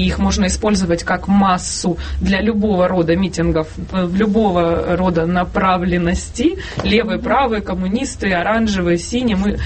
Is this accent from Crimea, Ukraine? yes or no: no; Kharkiv, Kharkiv Oblast, Ukraine; а оказывается я харьковчанка, как и все остальные